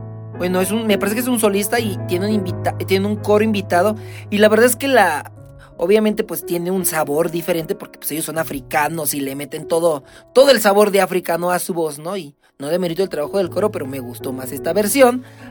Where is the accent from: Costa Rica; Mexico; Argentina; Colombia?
Mexico; Veracruz; de Veracruz, de donde yo soy, y pues es playita, y allá sí es calorcito